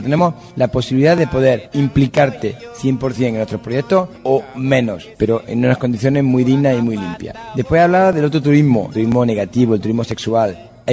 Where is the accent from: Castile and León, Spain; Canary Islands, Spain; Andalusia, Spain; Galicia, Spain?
Andalusia, Spain; Granada; yo soy de Granada y a mí la siesta no me la quita nadie.